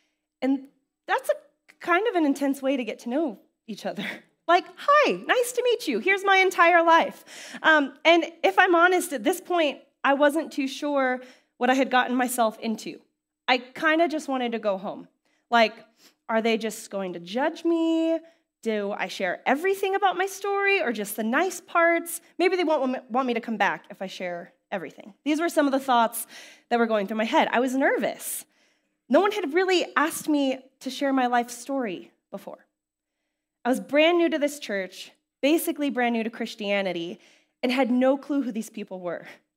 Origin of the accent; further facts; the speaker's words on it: Fort Collins, Colorado, United States; Growing up in Fort Collins, we moved around a lot, so I don't have one place that is my childhood home.